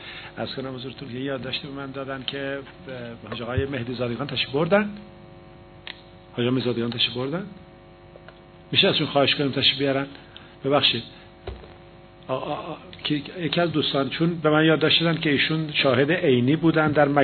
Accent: Iran; ما ایرانی هستیم، همزمان شیعه هستیم، مسلمان هم هستیم

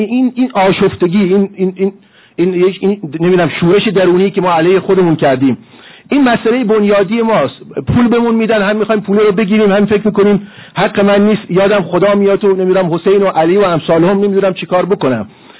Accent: Iran; ما ایرانی هستیم،

